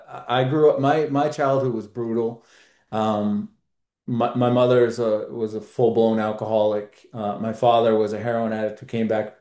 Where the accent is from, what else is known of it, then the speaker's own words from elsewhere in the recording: Vermont, United States; I grew up in Vermont. I mean, I kind of traveled around, but I grew up in Vermont